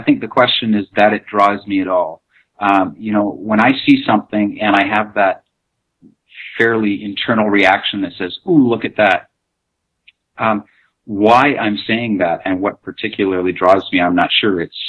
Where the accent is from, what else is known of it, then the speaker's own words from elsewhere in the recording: Canada; I'm a Canadian